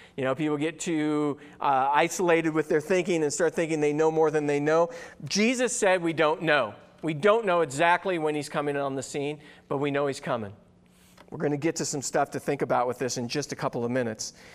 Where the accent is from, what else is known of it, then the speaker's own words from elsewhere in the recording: California, United States; I grew up in Southern California, so I'd watch, you know, local news and have all this stuff going on.